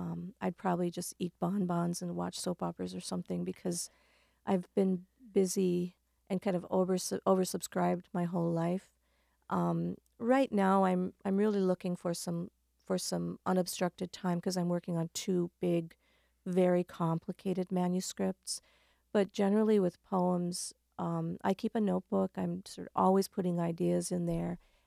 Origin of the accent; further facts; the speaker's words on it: North Dakota, United States; This is a poem about growing up in North Dakota and on the farm.